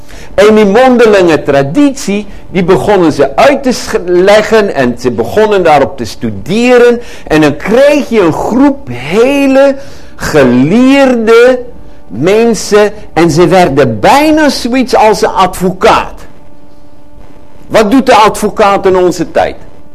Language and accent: Dutch; Netherlands; En dan hebben wij, bemerk ik, als Nederlanders een manier van omgaan met regels en weten en voorschriften die zo'n beetje rubber is